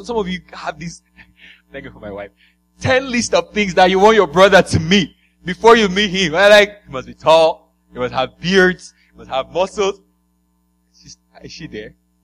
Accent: Nigeria; I'm from Nigeria, local boy from village like me.

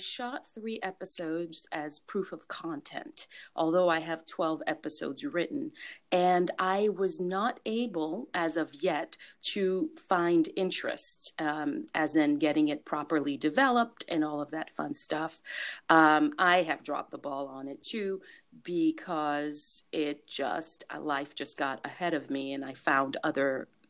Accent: Haiti; first language French; English is a second language; also born or lived in France; I was raised both in Haiti and in France as a child. My father's Haitian. From the island, the Caribbean island.

